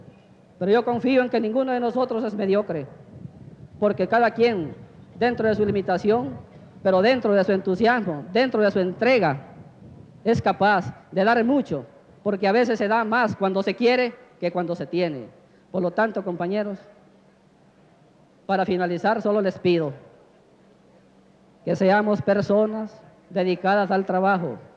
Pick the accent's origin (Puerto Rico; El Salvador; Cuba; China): El Salvador; nosotros, como buenos salvadoreños, con ese espíritu que nos caracteriza de emprendedores